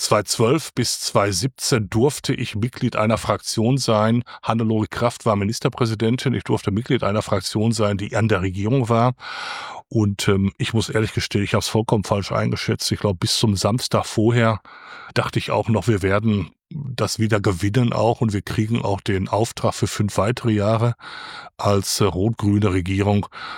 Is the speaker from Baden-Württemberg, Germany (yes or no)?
no; Unna, North Rhine-Westphalia, Germany; dass der Kreis Unna und besonders auch nochmal meine Heimatstadt und diese Kreisstadt Unna noch wahnsinnig was zu bieten hat